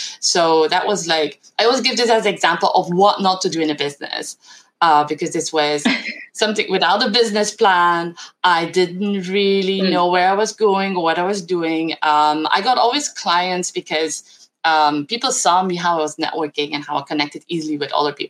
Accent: Belgium; So I grew up in a very tiny village in Belgium, 2,000 inhabit

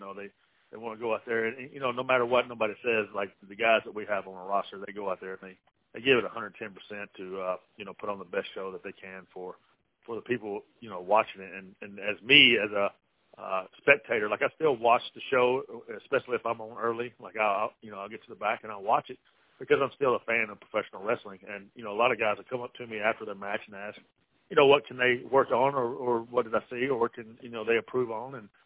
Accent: the South, United States; definitely growing up in the South, you know, a big country music fan.

